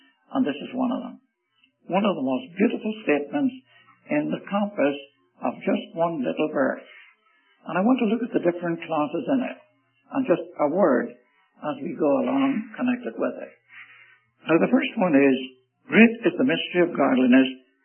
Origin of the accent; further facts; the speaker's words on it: Ireland; And by the way, although I'm an Irishman, I hate to argue.